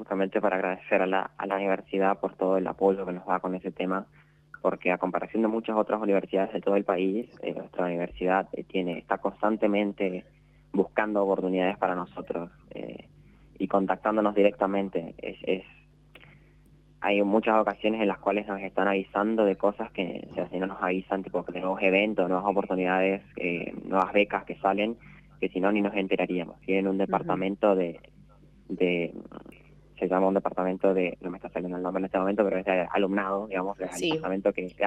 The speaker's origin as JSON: {"language": "Spanish", "town": "Las Lomitas", "region": "Formosa", "country": "Argentina", "lives_now": "Resistencia, Argentina", "said": "yo personalmente soy de Las Lomitas, Formosa, pero estoy viviendo acá en Resistencia desde el 2017."}